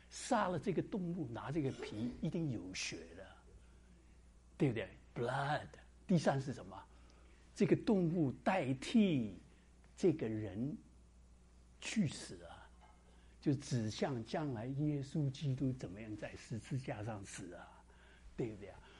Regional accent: China; 因为在创世纪第五章，好像我们中国人不要讲到死，对不对啊？

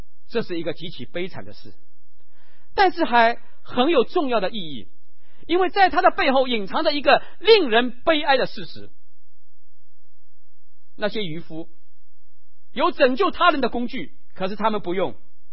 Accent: Ningbo, Zhejiang, China; 我是宁波人，

